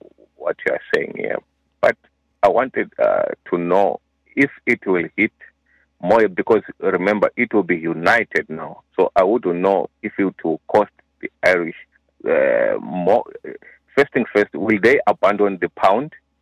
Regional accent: Zimbabwe; moved away as an adult; now in Ireland; now I'm from Zimbabwe. I'm not from Nigeria.

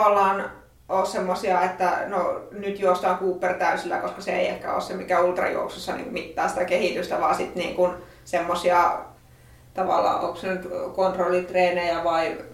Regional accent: Siilinjärvi, North Savo, Finland; now in Lappeenranta, Finland; Mä oon Siilinjärveltä

